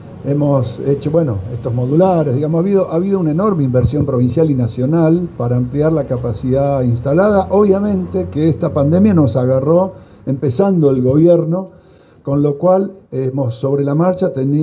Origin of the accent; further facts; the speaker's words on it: Bahía Blanca, Buenos Aires Province, Argentina; porque yo vengo de Bahía Blanca.